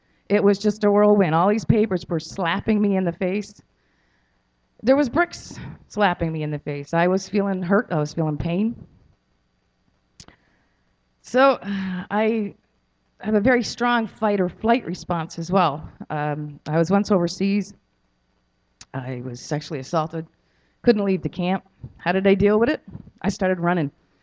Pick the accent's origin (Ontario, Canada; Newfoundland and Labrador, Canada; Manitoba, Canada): Newfoundland and Labrador, Canada; I was born and raised in the Anglican Church. I grew up in Newfoundland.